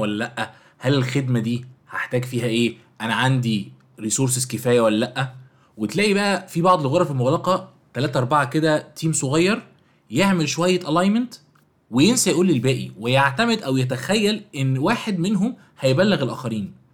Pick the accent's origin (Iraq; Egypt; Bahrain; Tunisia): Egypt; ان انت النهاردة في عندنا في مصر كده ثقافة لطيفة جدا